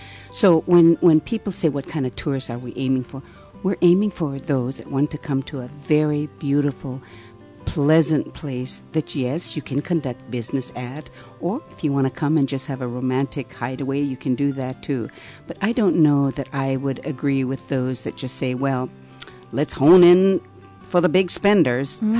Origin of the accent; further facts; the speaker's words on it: Kalihi, Hawaii, United States; Get to know us. Oh, they should see Kahoʻe and I at a kitchen table at home in Kalihi.